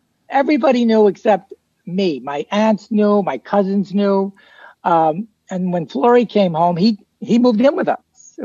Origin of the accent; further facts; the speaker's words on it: Hoboken, New Jersey, United States; I'm from Hoboken. I'm a Jersey kid.